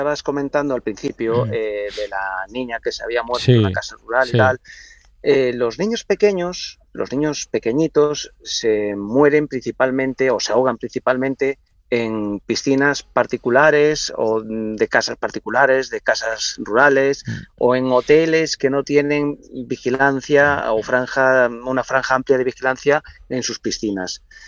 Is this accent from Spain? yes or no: yes; Galicia, Spain; yo soy de Galicia y estamos teniendo temperaturas en Galicia